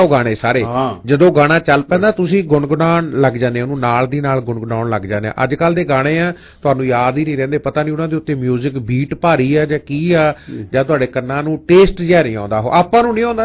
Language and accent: Punjabi; Phagwara, Punjab, India; ਕਿਉਂਕਿ ਤੁਹਾਨੂੰ ਪਤਾ ਆਪਾਂ ਸ਼ਹਿਰ ਫਗਵਾੜੇ ਤੋਂ ਹਾਂ ਮੋਟਰਸਾਈਕਲ ਤੇ ਸਕੂਟਰ ਤੇ ਸ਼ਹਿਰ ਚ ਲੰਘਣਾ